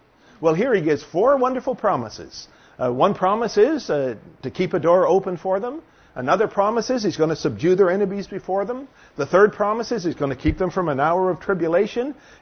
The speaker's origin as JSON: {"language": "English", "town": "Toronto", "region": "Ontario", "country": "Canada", "tie": "born or raised there", "said": "When I was a teenager growing up in Toronto"}